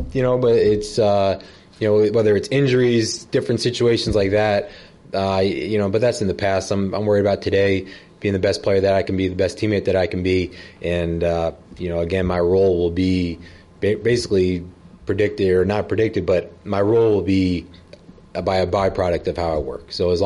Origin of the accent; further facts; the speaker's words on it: New Jersey, United States; a lot of my old buddies growing up in New Jersey, some of them played at Rutgers